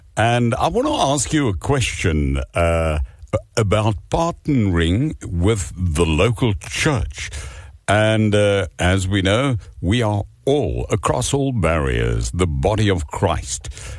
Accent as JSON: {"language": "English", "region": "Eastern Cape", "country": "South Africa", "tie": "born there", "said": "I was born in the Eastern Cape. I know East London very well. I know the Eastern Cape very well, the rural Eastern Cape"}